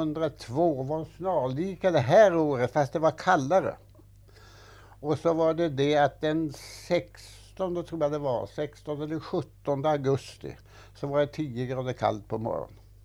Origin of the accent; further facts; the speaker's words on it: Grimsta, Uppsala County, Sweden; Jag kom då ifrån min hemsocken Ärentuna. Jag är född i Grimsta i Ärentuna. Min far var lantbrukare, det är en gård som ligger i åkanten där som är 63 tunnland.